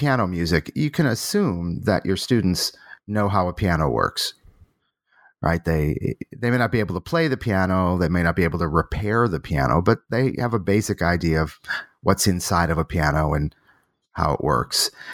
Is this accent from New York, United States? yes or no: no; Boston, Massachusetts, United States; born there; I was born in Boston, was a typical sort of what you might call classical music nerd, very interested in art music.